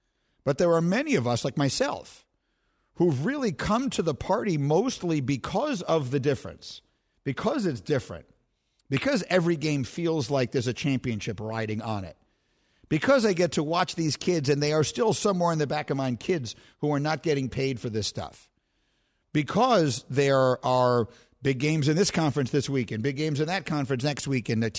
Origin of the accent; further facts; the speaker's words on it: New York City, New York, United States; again, I grew up in New York City. I was not a huge fan of college sports because in New York City you have pro teams in every sport that you care about.